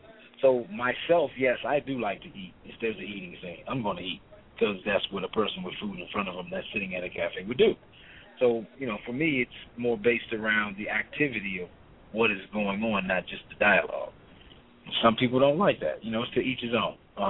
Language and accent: English; Washington, District of Columbia, United States; I'm from Washington, D.C.